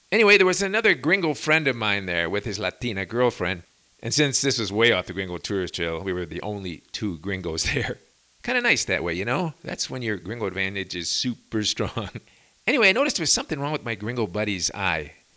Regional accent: Chicago, Illinois, United States; So I'm thinking, yeah, I'm from Chicago, and there are lots of little ponds and such out in the boonies, and lots of cattails, too.

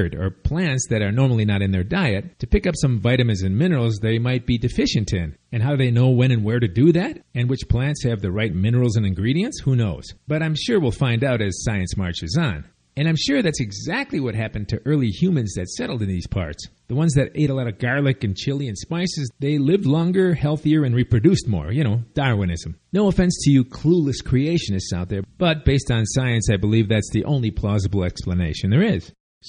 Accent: Chicago, Illinois, United States; And where I grew up in Chicago, with Piggly Wiggly, AMP, and Jewel Tea food stores, those are the big chains

